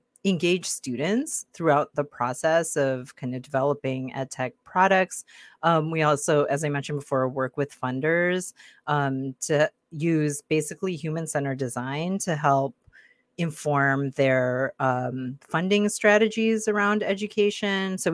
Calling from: Seattle, Washington, United States; So I'm calling in from Seattle

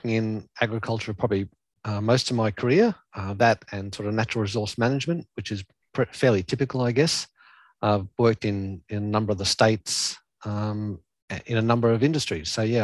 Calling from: Brisbane, Queensland, Australia; Today, I'm based out of Brisbane, like many people, working from home

